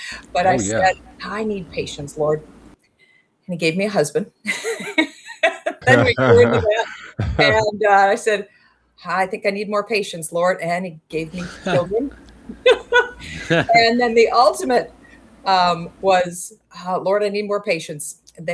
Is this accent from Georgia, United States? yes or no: no; North Dakota, United States; But born and raised in North Dakota, family kind of grew into church and became believers as I was growing up.